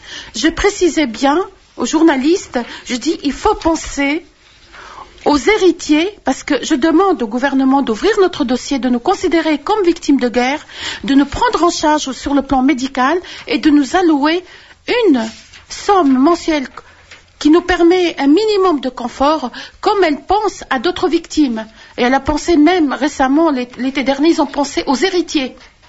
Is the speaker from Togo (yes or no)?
no; France; Je suis française